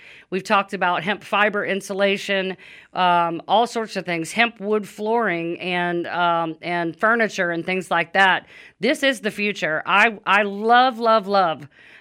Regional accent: Louisiana, United States; … is the founder of Holistic Wellness Consulting in Louisiana, my home state.

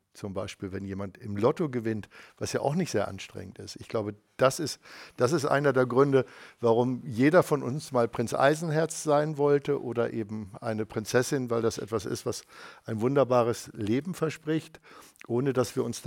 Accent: Hamburg, Germany; weil ich komme ja aus Hamburg

